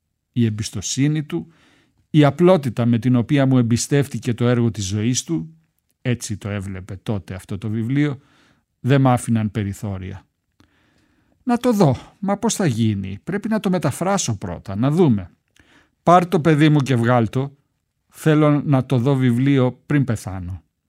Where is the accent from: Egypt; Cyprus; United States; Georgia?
United States; Του έκανε ιδιαίτερη ευχαρίστηση που είμαστε από την Αμερική και που στις λίγες μέρες μας στην Ελλάδα βρήκαμε καιρό να έρθουμε να τον δούμε.